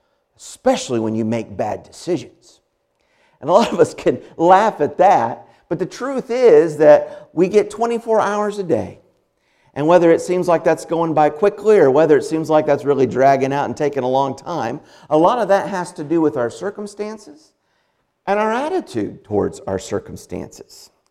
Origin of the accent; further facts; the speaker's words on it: Indiana, United States; That's where I'm from. I'm from Indiana.